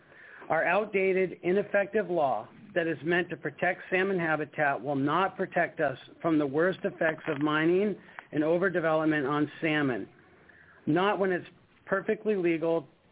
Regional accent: Chase, Alaska, United States; I'm from Chase, Alaska. on the Susitna River north of Talkeetna.

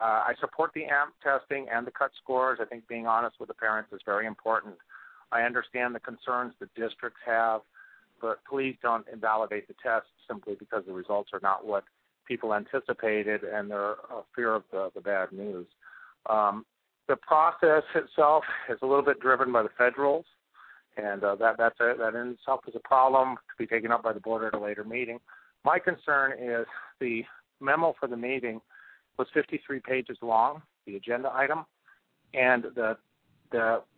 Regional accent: England, United Kingdom; born there; I was born in England.

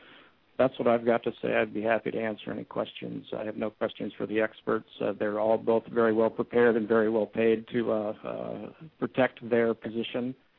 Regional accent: Ketchikan, Alaska, United States; In my hometown of Ketchikan, we have young people who are dying because of methamphetamines and heroin.

